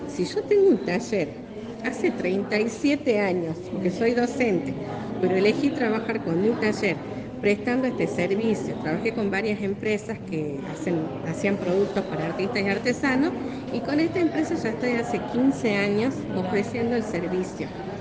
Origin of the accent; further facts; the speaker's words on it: Perico, Jujuy, Argentina; yo soy de acá de Perico, soy nacida en Perico, he vivido, he intentado trabajar acá y no hay caso, no puedo hacer que quedarme a vivir acá porque me gusta, tengo amigos, familia, todo.